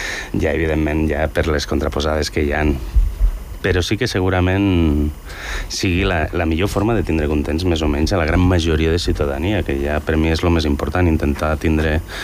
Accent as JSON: {"language": "Catalan", "country": "Andorra", "said": "ja que jo soc d'Andorra i penso en Andorra"}